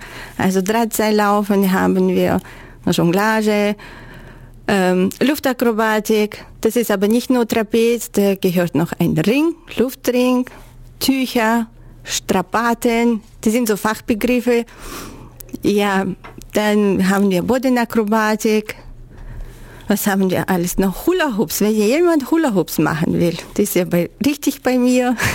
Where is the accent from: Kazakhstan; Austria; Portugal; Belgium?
Kazakhstan; German is a second language; now in Ulm, Germany; also ich komme aus Kasachstan, das hört man ja auch, dass ich nicht hier geboren bin.